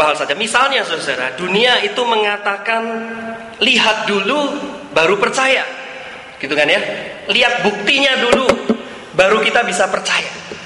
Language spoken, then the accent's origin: Indonesian; Jakarta, Indonesia; also born or lived in Magelang; Saya dari Magelang, saudara ya, saya dilahirkan di Magelang, kota kecil di Magelang, besarnya sih di Jakarta, tapi saya lahirnya di Magelang.